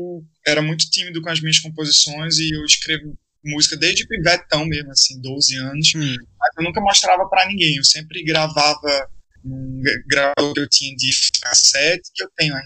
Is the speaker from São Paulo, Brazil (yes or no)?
no; Garanhuns, Pernambuco, Brazil; also born or lived in Recife; Eu sou do interior de Pernambuco, né? Sou de Garanhuns. Sim. E aí, foi de Garanhuns, mas aí eu fui para Recife em 2003, eu acho.